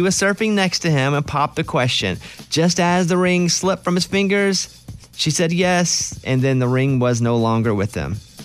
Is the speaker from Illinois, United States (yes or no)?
no; Arkansas, United States; Never grew up around the ocean, though. I grew up in Arkansas.